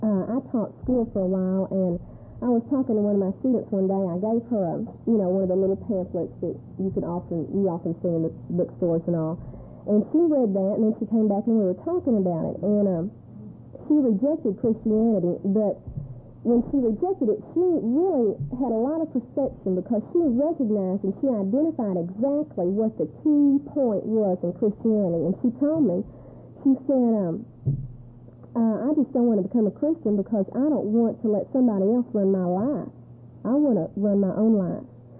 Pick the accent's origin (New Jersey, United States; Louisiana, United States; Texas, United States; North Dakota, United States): Texas, United States; I'm from Texas. You can tell the way I talk.